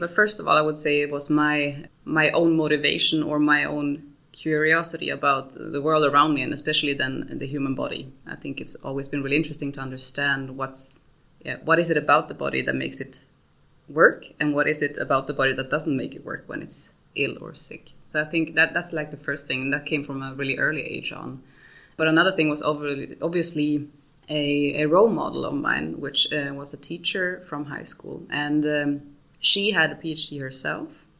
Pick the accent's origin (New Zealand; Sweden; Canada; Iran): Sweden; English is a second language; moved away as an adult; also born or lived in Germany; Then I'm born and raised in Sweden. And when I finished my high school studies, when I graduated, I went to Germany.